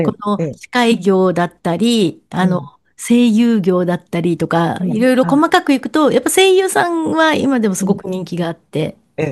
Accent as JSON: {"language": "Japanese", "region": "Aichi", "country": "Japan", "said": "私は出身県なんですけど"}